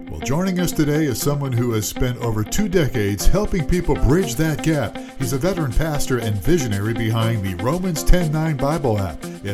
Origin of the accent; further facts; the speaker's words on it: Ohio, United States; now in Arizona, United States; I grew up in Ohio. And so when the Cleveland Cavaliers came into being, we rooted for the Cavs. And then I moved out to Arizona here in the late 70s.